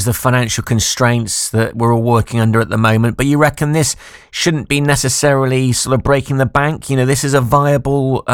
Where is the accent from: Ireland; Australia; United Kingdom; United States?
United Kingdom; We're British. We love doing that.